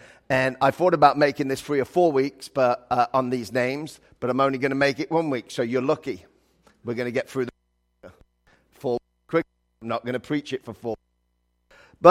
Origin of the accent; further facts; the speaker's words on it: England, United Kingdom; because I grew up in England